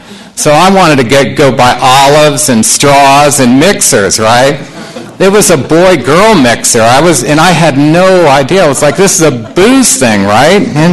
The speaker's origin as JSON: {"language": "English", "region": "the South", "country": "United States", "said": "I played football. I'm from the South. I played football"}